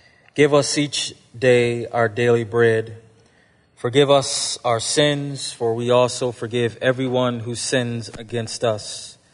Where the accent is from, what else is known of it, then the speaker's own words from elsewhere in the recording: Buffalo, New York, United States; Brother Sam Smalls was a guy I went to church with growing up in Buffalo.